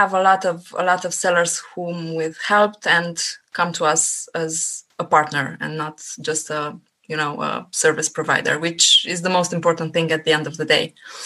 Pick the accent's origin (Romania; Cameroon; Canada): Romania; I'm from Romania and I currently live here.